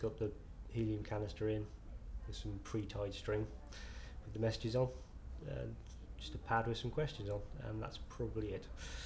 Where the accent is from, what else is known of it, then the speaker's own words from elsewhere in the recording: Bristol, South West England, United Kingdom; also born or lived in Dorset; I was born in Bristol, stayed there for about 12 years because my mum was working there.